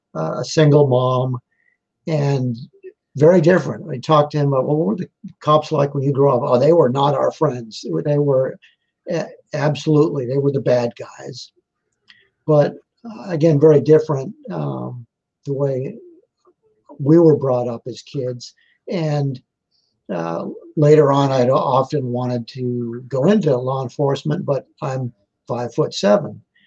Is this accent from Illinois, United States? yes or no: no; Braintree, Massachusetts, United States; I grew up in Braintree, Massachusetts, which is south suburban Boston, Massachusetts